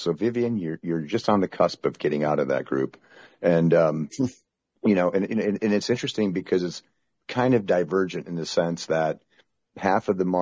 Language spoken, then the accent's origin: English; Germany; So I'm originally from Germany, but I sold my accent for beer money in college.